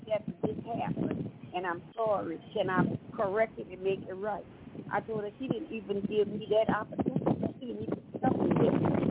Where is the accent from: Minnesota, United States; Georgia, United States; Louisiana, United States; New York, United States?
Louisiana, United States; from Louisiana.